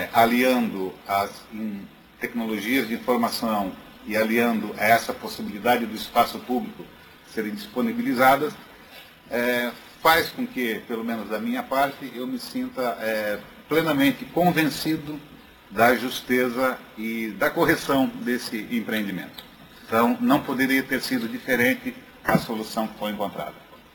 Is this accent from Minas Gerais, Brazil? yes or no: no; Tubarão, Santa Catarina, Brazil; now in Florianópolis, Brazil; Faço aqui, então, a minha homenagem à minha cidade natal. Há 20 e tantos anos, vai tempo, já estou aqui em Florianópolis, mas nunca deixei de ter a nossa cidade de Tubarão no coração.